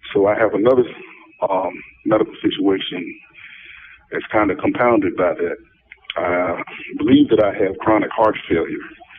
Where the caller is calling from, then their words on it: Virginia, United States; I'm calling from the Virginia prison system, Red Island State Prison.